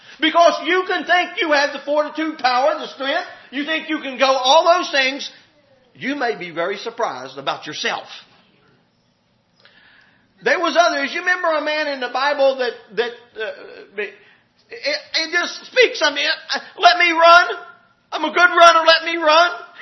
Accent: West Virginia, United States; I ended up mentioning I was from West Virginia, and one of them said, well, I knew you wasn't from Kansas.

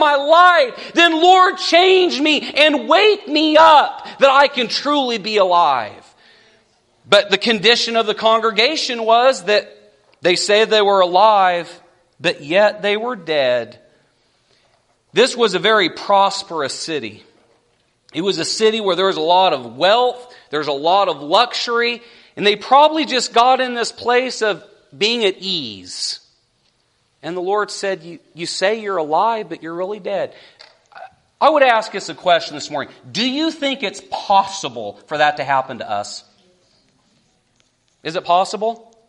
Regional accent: West Coast, United States; I say y'all a whole lot more than I used to. We used to say you guys. I grew up on the West Coast.

